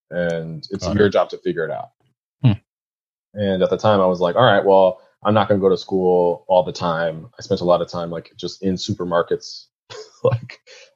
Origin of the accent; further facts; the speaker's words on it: New York, United States; with my Catholic school background and, you know, growing up in New York, I knew how to speak English and say the Hail Mary in both languages.